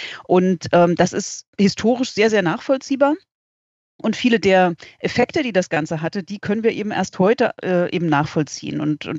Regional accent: Berlin, Germany; ich komme ursprünglich aus Berlin

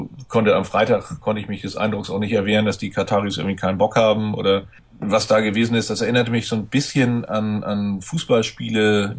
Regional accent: Hamburg, Germany; now in Schleswig-Holstein, Germany; ich habe gerade als Hamburger bin ich nun auch betroffen gewesen, oder als Rand-Hamburger, da ich in Schleswig-Holstein lebe, aber mein Herz immer noch nach Hamburg gehört

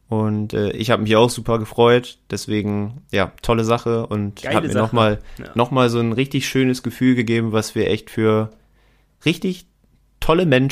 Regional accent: Zeven, Lower Saxony, Germany; wir kommen beide aus Zeven

